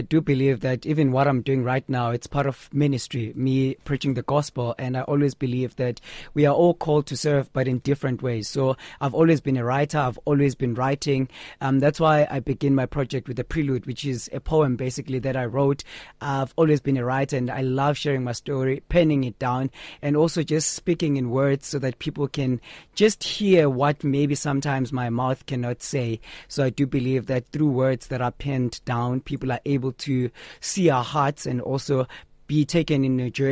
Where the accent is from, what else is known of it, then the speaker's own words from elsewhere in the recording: Katlehong, Gauteng, South Africa; I am from Katlehong in the East Rand. That's where I was born and raised.